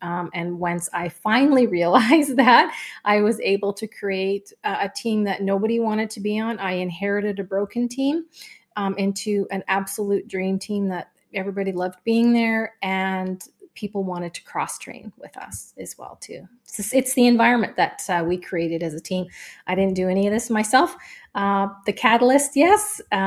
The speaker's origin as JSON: {"language": "English", "country": "Canada", "said": "as RJ has mentioned, and I live near Montreal, Quebec. So I am a Canadian, and we moved here a little while ago"}